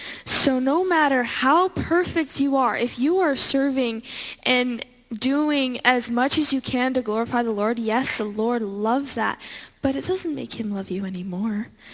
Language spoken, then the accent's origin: English; Coeur d'Alene, Idaho, United States; We're from Coeur d'Alene, so we drove up.